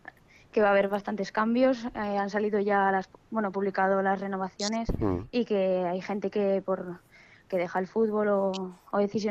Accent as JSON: {"language": "Spanish", "town": "Zaragoza", "region": "Aragon", "country": "Spain", "tie": "born or raised there", "said": "yo soy de Zaragoza de toda la vida, del Zaragoza y claro, pues es mi hogar y siempre lo será"}